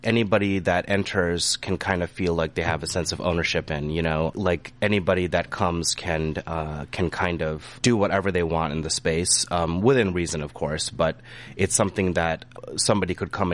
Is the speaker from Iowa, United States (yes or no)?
yes; Ames, Iowa, United States; I grew up in Ames here. I'm 29.